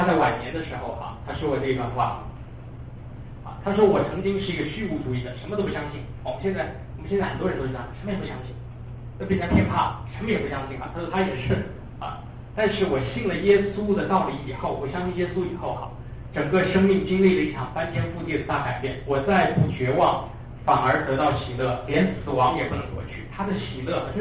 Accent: China; 我们从中国来

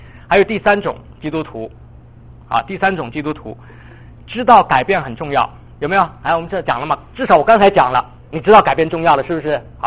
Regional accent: China; 我们很会自我批评的哈，我们从大陆来的，我们很会自我批评，对吧？

